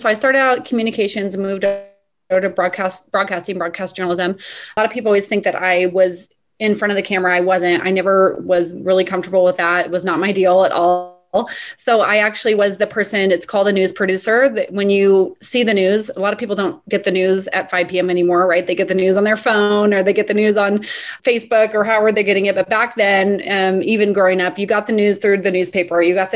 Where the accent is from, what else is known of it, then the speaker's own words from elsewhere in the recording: Medford, Oregon, United States; Yeah, so I'm from Medford, Oregon, which is a really small town, 40 miles north of the California border. And we say Oregon, not Oregon.